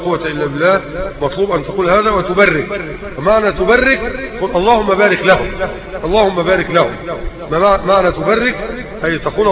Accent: Egypt; عندنا في مصر

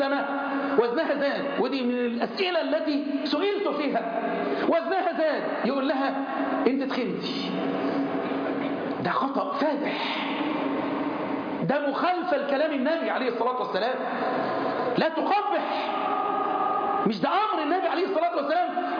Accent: Egypt; احفظ بلدنا مصر

